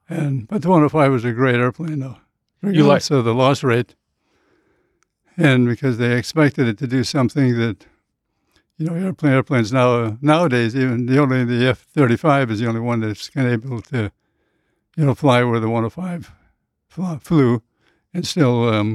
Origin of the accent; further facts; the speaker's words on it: North Dakota, United States; born there; I was born in North Dakota, and all the airplanes flew over North Dakota.